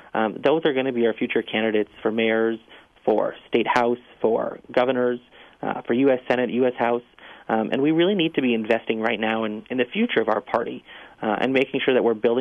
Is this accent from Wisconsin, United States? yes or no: yes; Rice Lake, Wisconsin, United States; I got my start in politics up in my hometown of Rice Lake, you know, a town of just about 8,000.